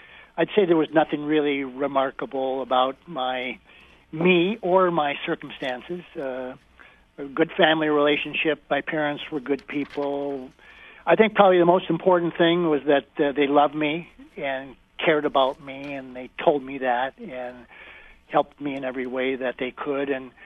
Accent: Bay City, Michigan, United States; I grew up in Bay City, Michigan, the youngest of three children.

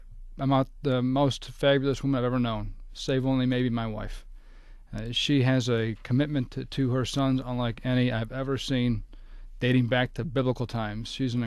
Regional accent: Southfield, Michigan, United States; We grew up in Southfield, as you mentioned.

